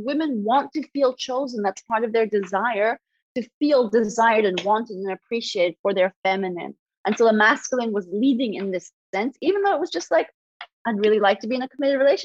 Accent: India; I mean, I grew up in India. Nobody shares feelings there.

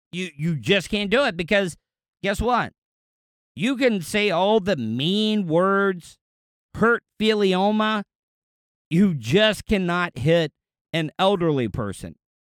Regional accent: DeLeon Springs, Florida, United States; growing up, we had 20 acres worth of land. And we did a lot of clearing out where I grew up in DeLeon Springs.

